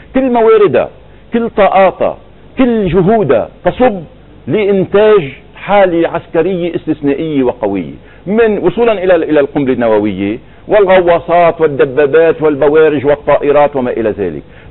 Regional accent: Lebanon; انا كانسان بالاول، كلبناني ثانيا عندي قضيه وعندي مصير وطن ومصير شعب

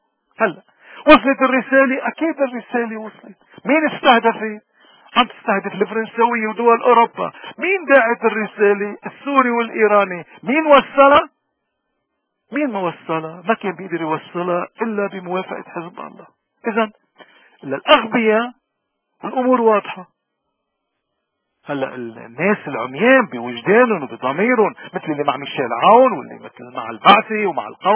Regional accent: Lebanon; نحن كلبنانية خصوصا كموارنة نحن بدنا نصلب إيدنا على وجهنا كمسيحية موارنة

